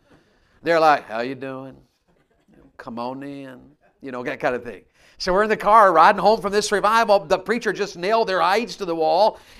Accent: Bible Belt, United States; I was 15 years old growing up in the Bible Belt.

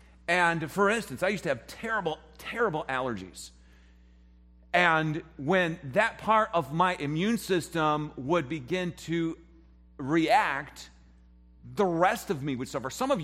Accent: South Carolina, United States; I say wassail because I'm from South Carolina.

